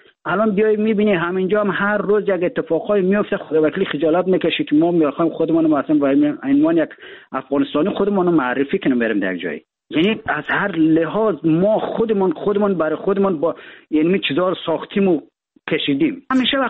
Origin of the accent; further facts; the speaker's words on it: Afghanistan; ما در افغانستان در کشور جنگ زده بزرگ شدیم.